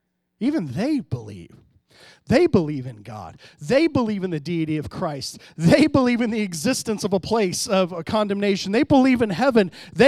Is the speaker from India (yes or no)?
no; Florida, United States; where I grew up in Florida, we would go to youth, and man, we gave altar calls every week